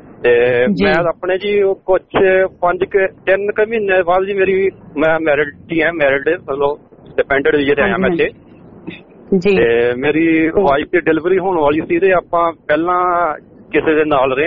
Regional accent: Gurdaspur, Punjab, India; now in Australia; ਮੈਂ ਵੀ ਗੁਰਦਾਸਪੁਰ ਤੋਂ ਆਇਆ ਜੀ।

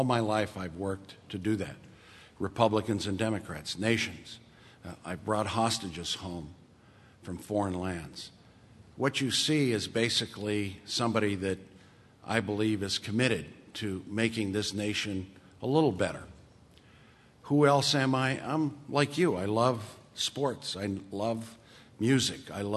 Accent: Mexico; I was raised in Mexico by a mother who only spoke Spanish to me. I was my father, when he spoke to me, spoke to me in English. Totally bicultural background.

